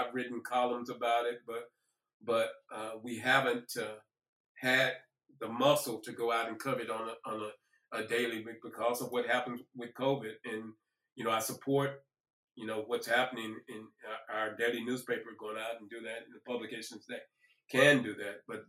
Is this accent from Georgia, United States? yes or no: no; Hope, Arkansas, United States; I'm from Hope, Arkansas, which is down 90 minutes from here. And when I go down to visit my mom, yes, that's an issue.